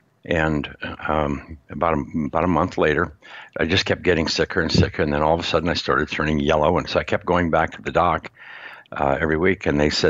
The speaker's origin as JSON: {"language": "English", "region": "Montana", "country": "United States", "tie": "born or raised there", "said": "Well, first of all, I'll go back to, I grew up in Montana, and I spent about 30 years in the communications industry"}